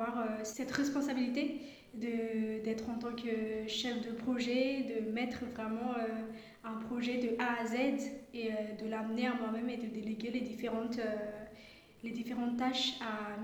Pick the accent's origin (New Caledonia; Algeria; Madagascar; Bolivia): Madagascar; moi je viens de Madagascar et je parle couramment le malgache, le français aussi écrit à l'oral. Je me débrouille pas mal en anglais. L'espagnol aussi, j'y pratique, mais pas énormément que ça, mais je peux me débrouiller.